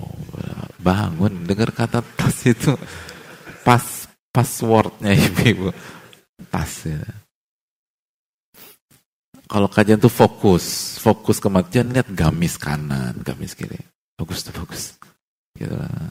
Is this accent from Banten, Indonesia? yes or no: yes; BSD, Banten, Indonesia; Ya karena saya orang BSD, Pak Ustadz gitu.